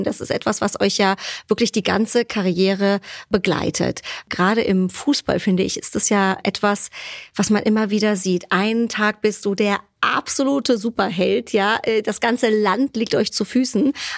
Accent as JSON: {"language": "German", "town": "Frankfurt", "region": "Hesse", "country": "Germany", "said": "ich als Frankfurter Mädche"}